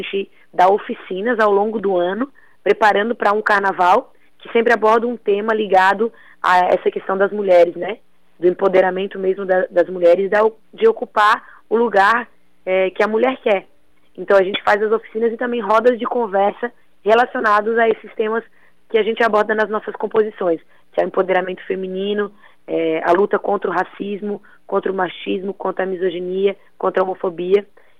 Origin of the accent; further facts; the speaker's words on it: Santa Catarina, Brazil; Não, eu sou manezinha.